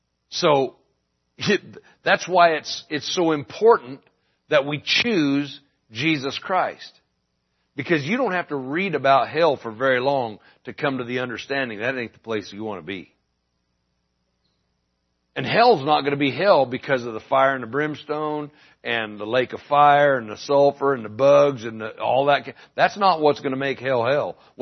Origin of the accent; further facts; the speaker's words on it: Myrtle Creek, Oregon, United States; also born or lived in Utah; I came back to Myrtle Creek from Utah to impact Myrtle Creek, my hometown, for the glory of God.